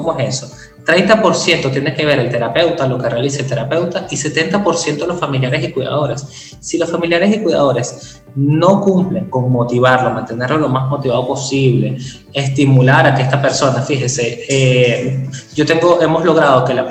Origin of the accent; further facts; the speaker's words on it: Venezuela; yo creo que ser países caribeños, yo soy venezolano